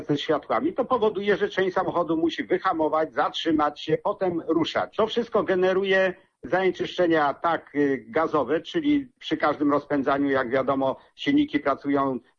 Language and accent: Polish; Poznań, Greater Poland Voivodeship, Poland; Wydaje się, że straciliśmy jako poznaniacy olbrzymią szansę na usprawnienie tego ruchu